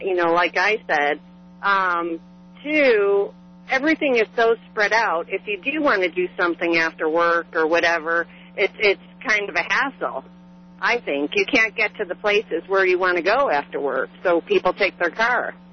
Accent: Chicago, Illinois, United States; now in Colorado, United States; I just wanted to say I grew up in Chicago as well and use the mass transit system almost daily. They don't make it accessible here in Colorado.

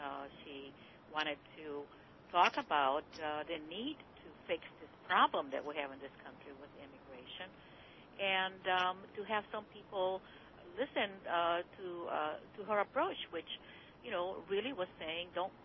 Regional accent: Chicago, Illinois, United States; Good morning, Chicago, my hometown.

